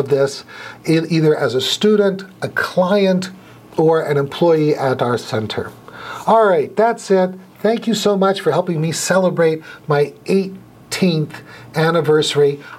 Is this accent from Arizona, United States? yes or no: no; Los Angeles, California, United States; also born or lived in Minnesota / North Dakota; now in Tustin, United States; I'm originally from Los Angeles. Maureen and I lived in Orange County before we went to Minnesota.